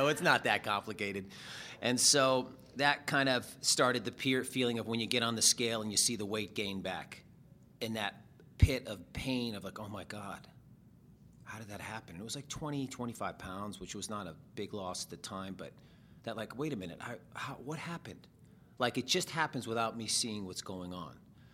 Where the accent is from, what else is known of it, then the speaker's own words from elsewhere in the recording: Massachusetts, United States; I grew up back in Boston, in New England. I grew up in just a normal suburban town